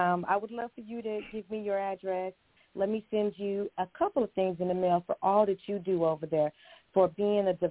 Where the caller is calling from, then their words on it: Springfield, Illinois, United States; I'm calling from Springfield, Illinois.